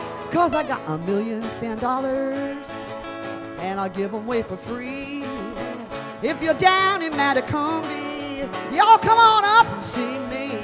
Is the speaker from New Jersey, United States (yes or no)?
no; Florida, United States; my family roots are here, and we spent a lot of time growing up in the Florida Keys.